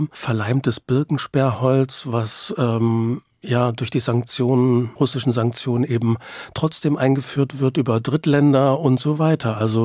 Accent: Saxony, Germany; Dann erfuhren die Verantwortlichen, dass ich aus dem Erzgebirge komme.

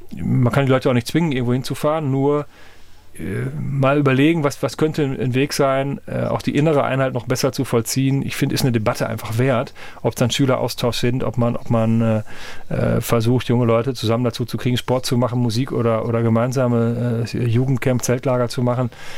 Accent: North Rhine-Westphalia, Germany; Wir haben die Textilkrise bei uns im westlichen Münsterland, wo ich herkomme, auch gehabt in den 80er Jahren.

